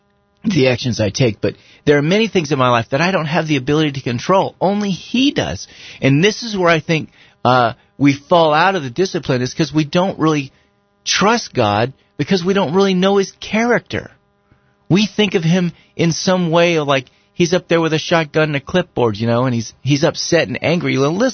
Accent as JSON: {"language": "English", "country": "United States", "said": "And I'm an American, and I'm not supposed to have any."}